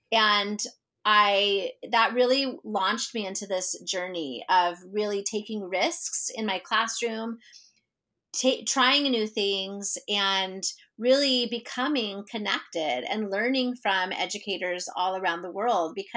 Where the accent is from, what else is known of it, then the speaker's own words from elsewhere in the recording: Oregon, United States; from Southern Oregon.